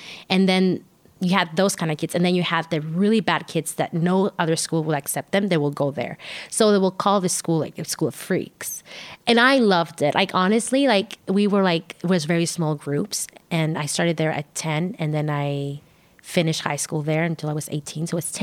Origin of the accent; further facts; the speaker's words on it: Tijuana, Baja California, Mexico; I grew up in Tijuana. But in Tijuana is like a big town, but becomes a small town